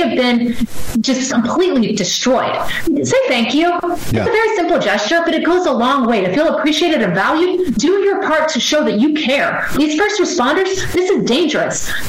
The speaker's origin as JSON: {"language": "English", "region": "Texas", "country": "United States", "lives_now": "Florida, United States", "said": "I mean, I am originally from Texas. I'm now a resident of Florida, but I'm from Texas"}